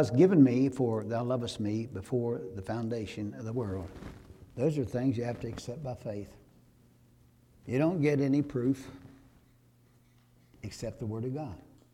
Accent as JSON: {"language": "English", "country": "United States", "tie": "born there", "said": "I bow my head in thanksgiving that I was born in America."}